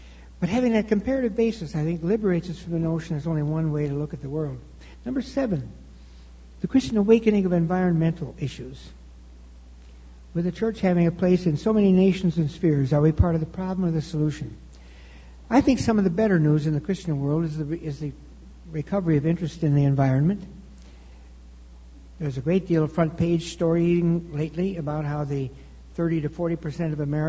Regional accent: Chicago, Illinois, United States; Again, I'm from Chicago, so I don't have to knock the market.

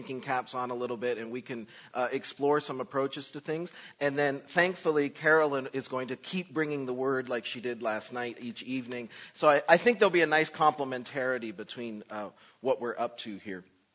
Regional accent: Michigan, United States; I come from West Michigan, where everybody's a Christian.

